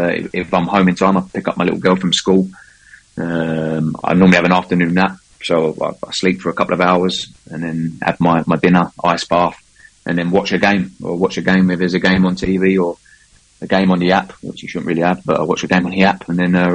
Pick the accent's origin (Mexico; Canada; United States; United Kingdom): United Kingdom; Barking, London; In Barking, so not far from Leyton.